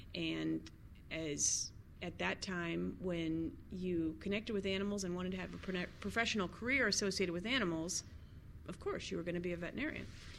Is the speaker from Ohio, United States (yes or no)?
yes; Ohio, United States; I'm from Southern Ohio.